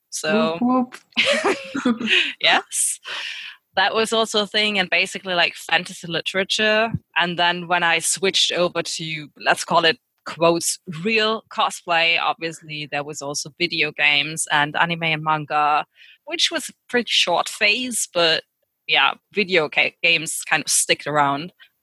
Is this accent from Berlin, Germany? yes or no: no; North Rhine-Westphalia, Germany; From Germany, near Cologne.